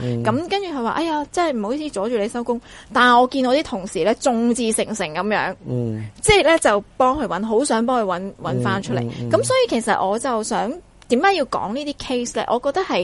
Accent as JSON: {"language": "Cantonese", "country": "Hong Kong", "said": "因为我自己都系身为一个香港人"}